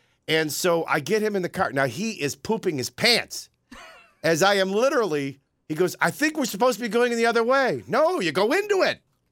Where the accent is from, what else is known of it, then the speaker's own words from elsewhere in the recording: Oklahoma, United States; Now, we're from Oklahoma, so I want to tell a quick story.